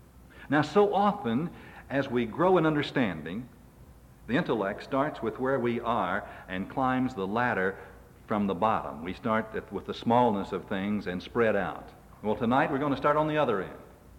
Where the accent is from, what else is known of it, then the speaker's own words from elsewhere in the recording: Virginia, United States; born there; Or, in my case, Southwest Virginia, from those hills in Southwest Virginia. Well, that's not where I came from. That's where my mother was when she gave birth to me